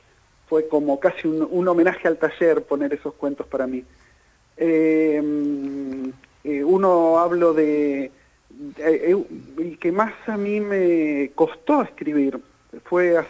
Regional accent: Bahía Blanca, Buenos Aires Province, Argentina; born there; por allá yo nací en Bahía Blanca, o sea que era allá, era puro básquet

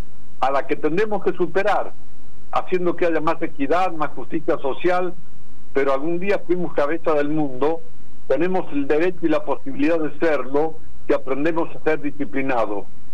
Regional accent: Argentina; Creo que hoy hemos mostrado que somos Argentina, un país al margen de la ley.

